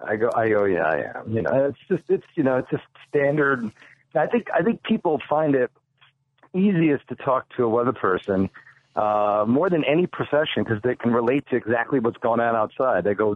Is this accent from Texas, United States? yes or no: no; New York, United States; also born or lived in Chicago area; being from the Chicago area, you know, obviously I'm familiar with O'Hare Airport and Midway, and I grew up in the New York area.